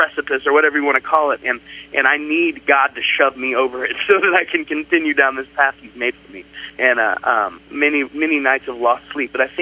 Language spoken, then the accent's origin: English; Indiana, United States; Basically, you know, I grew up in Indiana, went to school there and met my buddy Ben, and we started this band in Anderson, Indiana and at college.